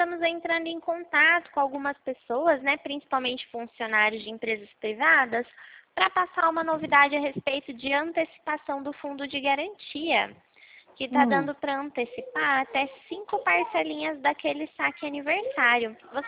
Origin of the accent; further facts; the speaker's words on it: Itu, São Paulo, Brazil; Eu sou da cidade de Itu.